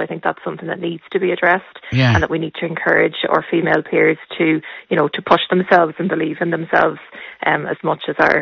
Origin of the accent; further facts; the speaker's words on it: Ulster, Ireland; moved away as an adult; now in Sligo, Ireland; It wasn't something I could source locally in Donegal, in my hometown, so it meant leaving at 21 and coming to Sligo